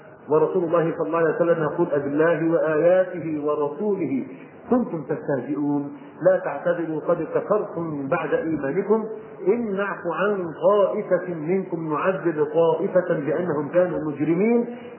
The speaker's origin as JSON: {"language": "Arabic", "country": "Egypt", "said": "رجل عندنا في مصر في قرية من القرى"}